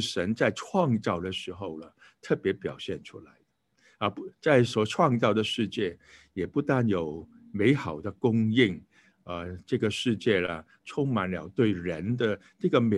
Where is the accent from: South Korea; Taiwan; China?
China; 尤其是远超过我们中国人所能够了解的